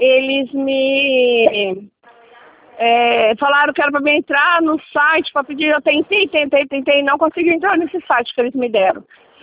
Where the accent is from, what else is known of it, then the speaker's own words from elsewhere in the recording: Juquitiba, São Paulo, Brazil; É que eu sou daqui de Juquitiba